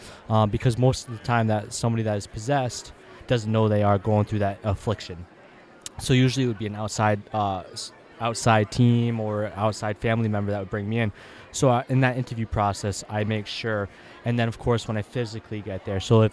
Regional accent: Rhode Island, United States; is I'm from Rhode Island.

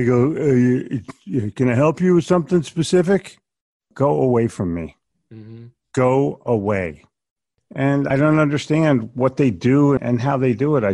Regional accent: Philadelphia, Pennsylvania, United States; I grew up in Philadelphia

